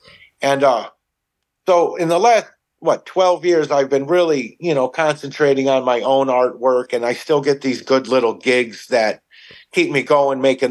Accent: Maryville, United States; I grew up in Maryville. We grew up on 10 acres, and my father built a 5,000 square foot building there because he liked playing with his cars, working on cars.

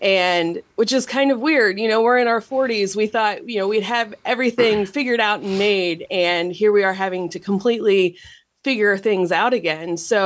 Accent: New York, United States; So I grew up in New York, and my gosh, my favorite toy was Play-Doh.

